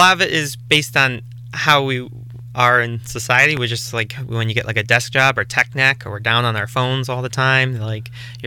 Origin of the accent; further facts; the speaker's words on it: Rochester, New York, United States; I'm from Rochester. I just went to undergrad out in Cleveland.